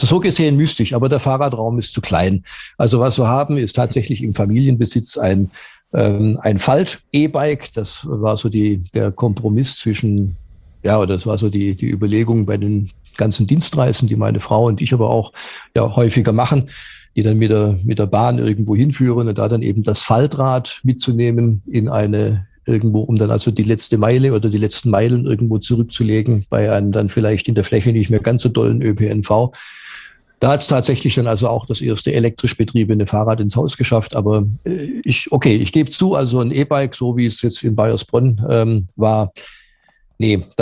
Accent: Stuttgart, Baden-Württemberg, Germany; ich bin ja gebürtiger Schwabe, ich sage ja, aufgewachsen bin ich in Stuttgart

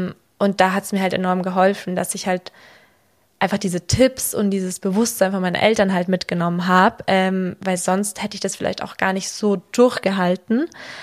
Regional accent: Reichersbeuern, Bavaria, Germany; Ich komme aus Reichersbeuern und dort haben wir auch einen Eisplatz im Dorf.

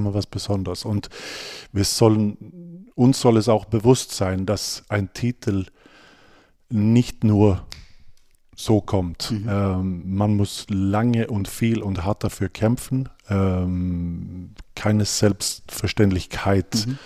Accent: Sweden; now in Germany; aber ich als Schwede, ich habe es ja auch, auch anders erlebt

